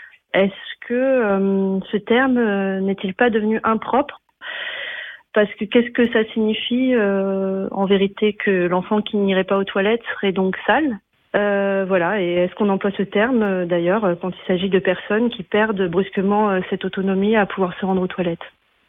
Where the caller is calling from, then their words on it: Marseille, Provence-Alpes-Côte d'Azur, France; de Marseille